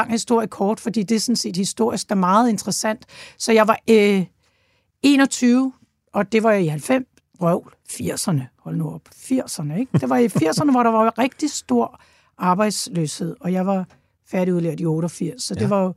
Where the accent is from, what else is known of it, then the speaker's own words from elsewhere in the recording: Copenhagen, Capital Region of Denmark, Denmark; Ja, og så er jeg københavner